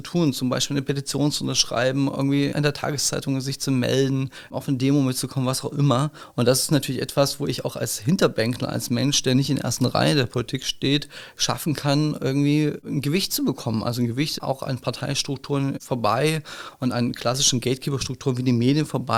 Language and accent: German; Hamburg, Germany; ich komme aus Hamburg, da wohne ich seit ein paar Jahren